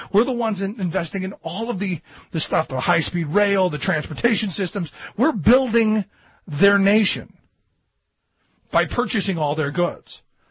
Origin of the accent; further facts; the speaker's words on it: United States; I am an American first and foremost. I live in the state of Pennsylvania, but I am an American.